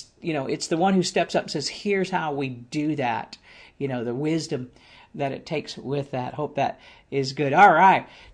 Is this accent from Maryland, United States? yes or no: no; Akron, Ohio, United States; Excited because we actually planted our first church in Kent, Ohio, and I grew up in Akron.